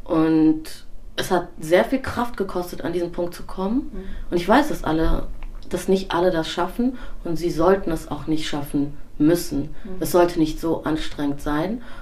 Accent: Cologne, North Rhine-Westphalia, Germany; Also ich bin in dieser Stadt aufgewachsen in Köln

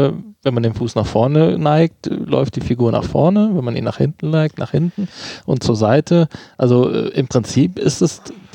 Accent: North Rhine-Westphalia, Germany; wir reden bei uns im Ruhrgebiet sagt man das auch.

